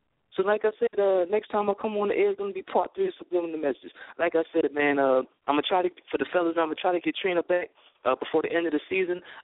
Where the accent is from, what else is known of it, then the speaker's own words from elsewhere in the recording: Brooklyn, New York, United States; I'm a hip-hop head, kid. I'm from Brooklyn, B. I came up on